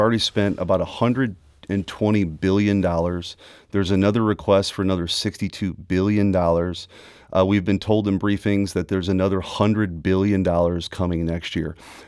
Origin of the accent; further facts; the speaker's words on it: United States; As a German-American, I certainly don't speak for the German government. I'm an American who has...